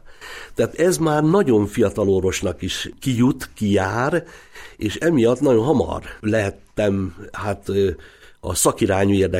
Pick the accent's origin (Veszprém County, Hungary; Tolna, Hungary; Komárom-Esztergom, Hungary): Veszprém County, Hungary; Veszprém; én már ősveszpréminek tartom magam.